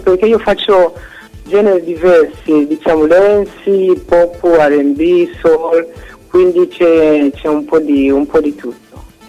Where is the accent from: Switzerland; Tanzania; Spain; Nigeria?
Tanzania; Zanzibar; vengo dalla Zanzibar in Tanzania, Africa, un paese stupendo con il bellissimo mare, e vengo proprio da lì.